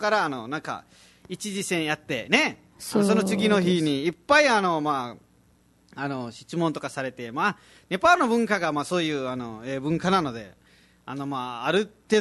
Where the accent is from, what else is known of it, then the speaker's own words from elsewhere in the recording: Naha, Okinawa, Japan; すぐ、沖縄から来ましたって言ってから笑ってましたね。で、沖縄から来ました。もう、うちの中にも見えないみたいな感じでしたね。やっぱり那覇市から来ましたって言いましたが